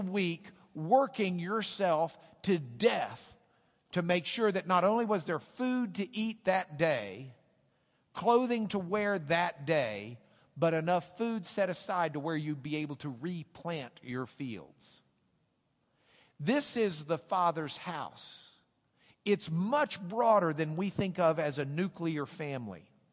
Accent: Lubbock, Texas, United States; My father's house is not the house where I grew up in Lubbock, Texas.

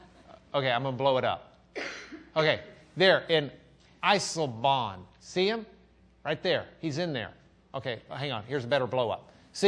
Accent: Lubbock, Texas, United States; I'm from Lubbock, Texas, so that's my German accent.

